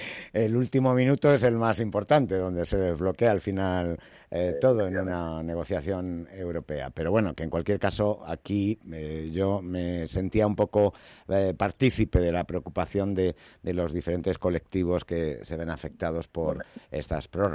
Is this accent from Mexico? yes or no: no; Spain